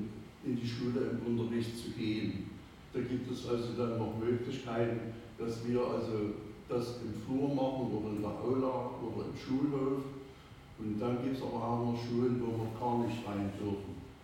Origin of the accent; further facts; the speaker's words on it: Cologne, North Rhine-Westphalia, Germany; ich komme also auch aus Rodenkirchen